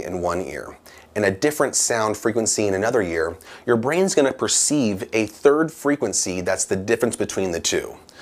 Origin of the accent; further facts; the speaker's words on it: Seattle, Washington, United States; Since I'm from Seattle, it tends to rain a lot. So to me, it just puts me back at home.